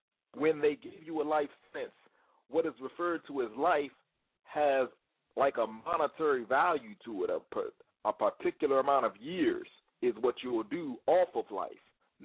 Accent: Washington, District of Columbia, United States; moved away; I'm originally from the District of Columbia. Most of my ties in the District of Columbia are not good ties, so I chose to relocate.

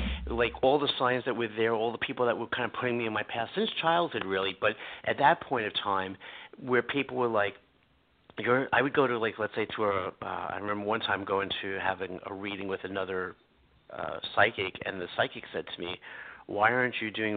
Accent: New York City, New York, United States; Actually, I grew up here in New York, where I live in New York City, and I grew up in an area called Brooklyn.

